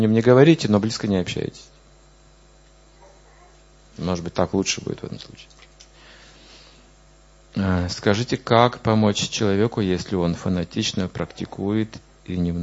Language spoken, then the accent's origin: Russian; Russia; born there; В том, что мы родились в России.